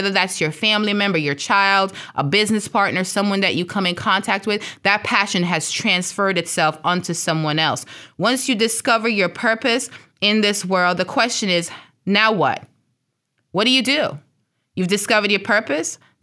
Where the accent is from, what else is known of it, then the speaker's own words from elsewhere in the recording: Jamaica; You know, the country that I'm from, you know, I'm from Jamaica.